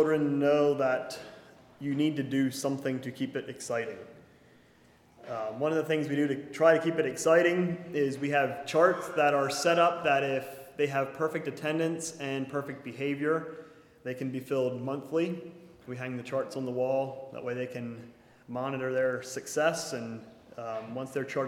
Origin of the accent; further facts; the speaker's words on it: Shenandoah, Pennsylvania, United States; Y'all know we're from Shenandoah. I'm sure most of you, probably all of you, have been there at least once. A small coal town up about an hour north of here.